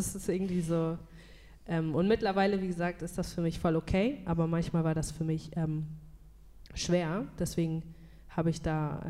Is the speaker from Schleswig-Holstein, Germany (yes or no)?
yes; Lübeck, Schleswig-Holstein, Germany; Ich bin hier geboren, also in Lübeck geboren und auch in Deutschland aufgewachsen.